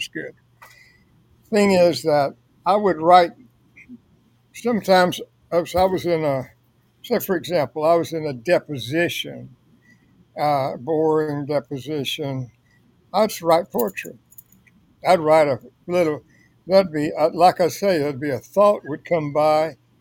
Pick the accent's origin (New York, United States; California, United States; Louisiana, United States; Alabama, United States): Louisiana, United States; I'm a country boy. I was raised in Northwest Louisiana near Texas, and I went to school in LSU in Baton Rouge